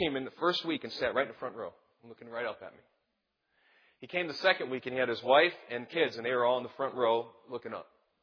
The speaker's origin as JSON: {"language": "English", "region": "Michigan", "country": "United States", "said": "I like to give a firm handshake, you know, unlike Ohio people. You know, I'm from Michigan."}